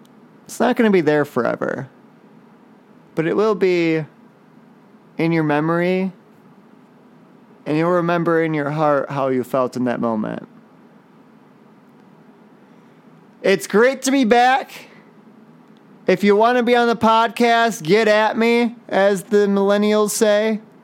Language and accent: English; Chicago, Illinois, United States; "But we're from Chicago, Illinois."